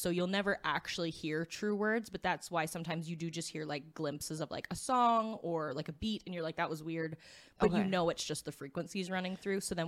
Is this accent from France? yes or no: no; Beaumont, Alberta, Canada; But he's from very close to my hometown in Beaumont.